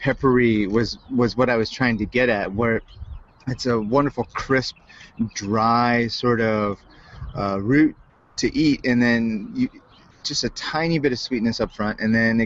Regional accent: South Dakota, United States; One of the things growing up in South Dakota is the only lettuce flavor I knew of was iceberg lettuce.

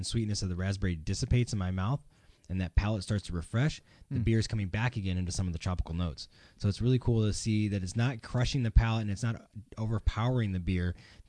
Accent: Midwest, United States; You know, I grew up in the Midwest and we have some strawberry fields out there

